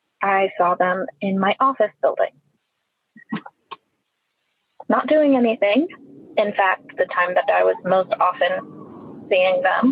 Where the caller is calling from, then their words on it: Ohio, United States; I'm calling from Ohio.